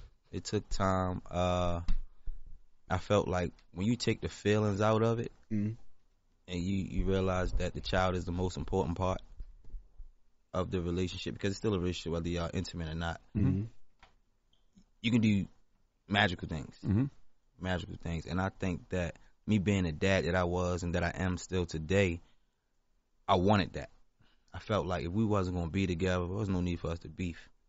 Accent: Staten Island, New York, United States; born there; I was born in Staten Island.

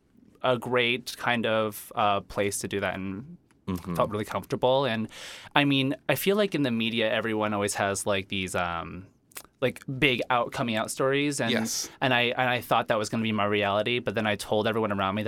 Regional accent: Boston, Massachusetts, United States; I'm from Boston.

